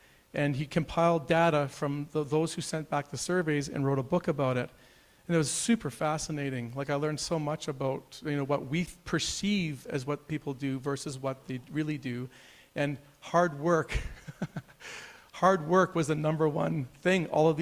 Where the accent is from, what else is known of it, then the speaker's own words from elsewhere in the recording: Northwest Territories, Canada; I was from the Northwest Territories